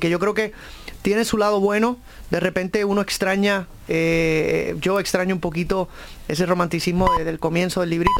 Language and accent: Spanish; Puerto Rico; Es Caribe, yo soy boricua, claro.